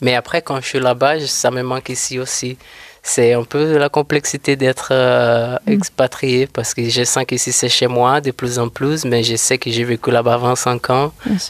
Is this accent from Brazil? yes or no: yes; Brazil; ah, on est brésilien